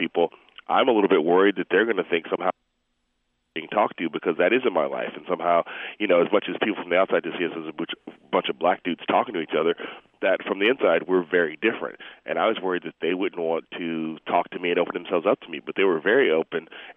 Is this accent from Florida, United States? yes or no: no; Chicago, Illinois, United States; I grew up in Chicago and graduated from high school in Chicago